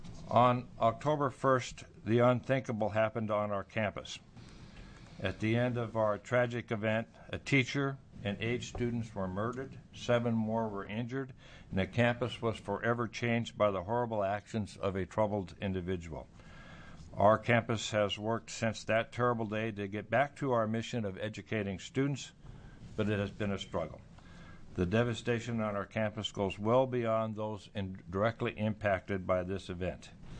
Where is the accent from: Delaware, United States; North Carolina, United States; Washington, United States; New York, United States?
Washington, United States; Tacoma; I grew up in Tacoma, Washington, went to school there